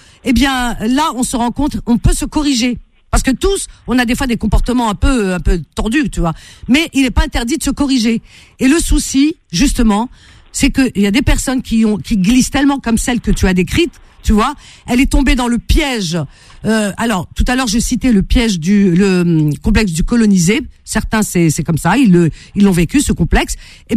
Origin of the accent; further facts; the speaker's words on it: France; born there; Je suis née en France, comme si ça faisait.